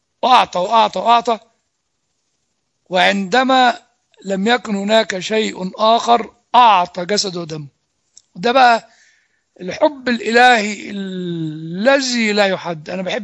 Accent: Egypt; الشفاء الروحي هنا ما أعرفش إذا كان في كلام كتب عندنا في مصر بالعربي ولا لا

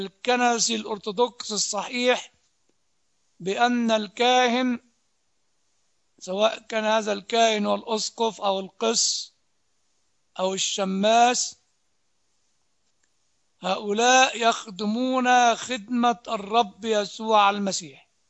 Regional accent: Egypt; بتكلم أولا كمصري

